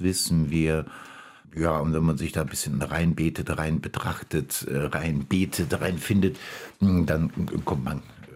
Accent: Ransbach-Baumbach, Rhineland-Palatinate, Germany; Und dann geht es in meinen Heimatort, Ransbach-Baumbach

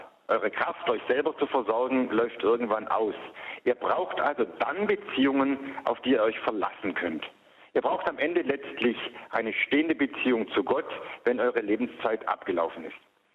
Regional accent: Baden-Württemberg, Germany; now in Rome, Italy; Ich komme ja aus dem Schwarzwald und war auch oft in Österreich Skifahren.

